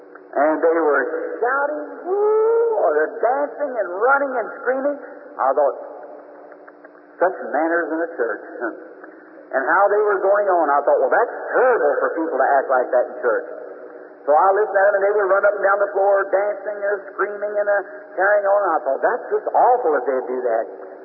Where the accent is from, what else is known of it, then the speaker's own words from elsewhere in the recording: the South, United States; I'm a Southerner, too.